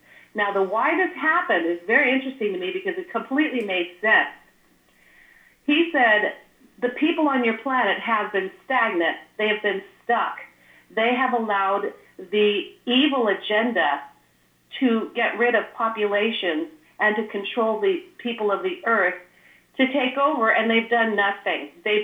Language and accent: English; Santa Clara, California, United States; where I was born in Santa Fe, California, and grew up in Santa Clara, Silicon Valley